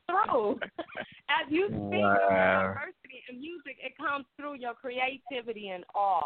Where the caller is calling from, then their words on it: Cleveland, Ohio, United States; I am from Cleveland, Ohio, and I'm listening to your album right now.